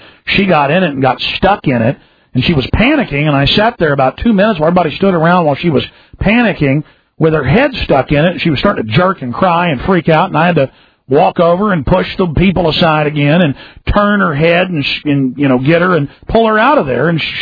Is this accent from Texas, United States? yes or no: yes; Dallas, Texas, United States; now in Austin, United States; I can't believe how sweet and nice Austin is compared to growing up in Dallas.